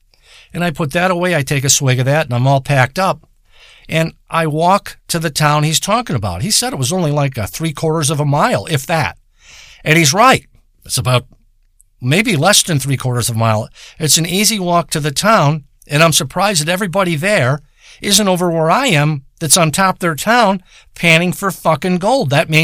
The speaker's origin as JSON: {"language": "English", "town": "Detroit", "region": "Michigan", "country": "United States", "tie": "born or raised there", "said": "I've been in Michigan most of my life. I was born in Detroit. I lived in the area called, what's that district called? I lived there and in Detroit."}